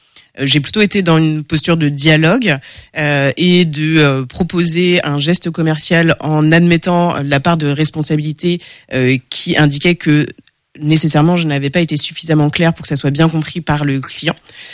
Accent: Angers, Pays de la Loire, France; born there; je suis française, née à Angers, mais, eh ben, comme on peut le voir de ma couleur de peau, j'ai aussi des origines guadeloupéennes

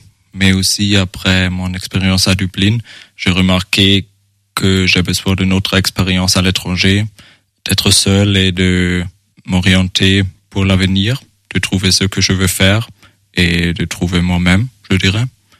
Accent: Germany; French is a second language; now in France; je viens d'Allemagne, j'ai 19 ans. Je suis actuellement en France pour faire un volontariat

